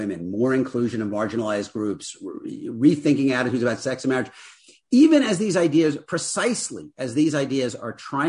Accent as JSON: {"language": "English", "town": "Queens", "region": "New York", "country": "United States", "tie": "born or raised there", "said": "I grew up in Queens. I grew up not far from Astoria where the show was set. My dad was an electrician."}